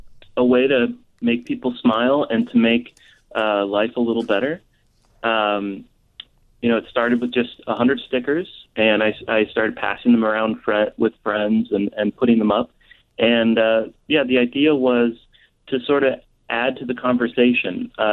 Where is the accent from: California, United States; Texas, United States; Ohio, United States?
Ohio, United States; born there; now in Chicago, United States; Yeah, I was born in Ohio.